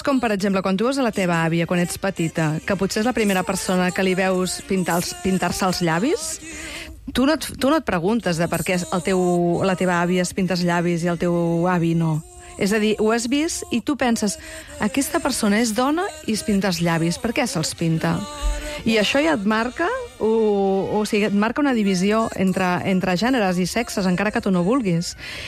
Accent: Tarragona, Catalonia, Spain; jo sóc una nena de pis, totalment, és a dir, jo vaig néixer a Tarragona i és allò que no sorties a jugar al carrer.

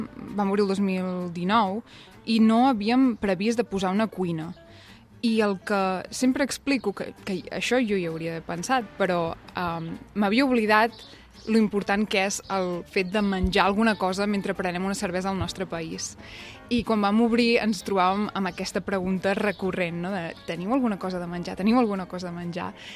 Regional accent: Llofriu, Catalonia, Spain; moved away as an adult; also born or lived in London; jo soc de Llofriu, com has dit, i sempre m'havia agradat molt la cervesa, però, òbviament, només havia tastat un tipus de cervesa, no? Me'n vaig anar a viure a Londres el 2009

